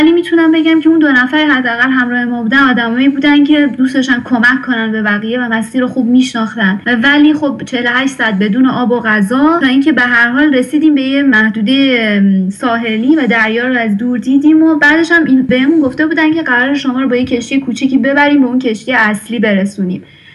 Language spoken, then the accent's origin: Persian; Iran; moved away; 6 سال پیش از ایران اومدم بیرون و 7-8 ماه هم توی ترکیه زندگی کردم.